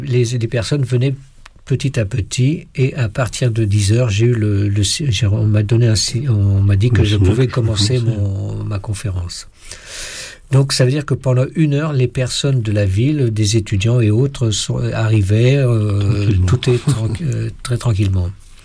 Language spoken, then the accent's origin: French; Switzerland; Chez nous en Suisse, on peut avoir jusqu'à 15 minutes de retard, c'est acceptable.